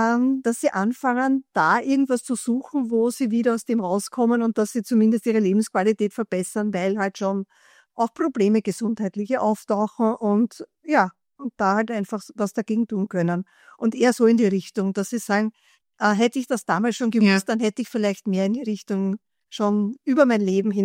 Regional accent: Bad Vöslau, Lower Austria, Austria; Ich komme aus Bad Vöslau und der wohnt ganz in der Nähe von mir

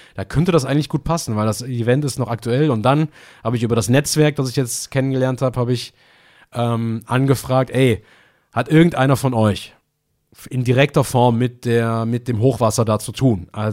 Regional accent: Philippines; also born or lived in Germany; wenn ich als Pinoy sage, ey, da ist eine krasse Katastrophe gerade in meinem Heimatland, in meinem anderen Heimatland

